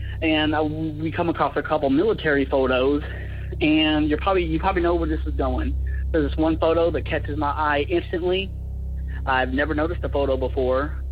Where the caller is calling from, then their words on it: Chattanooga, Tennessee, United States; I'm from the Chattanooga area.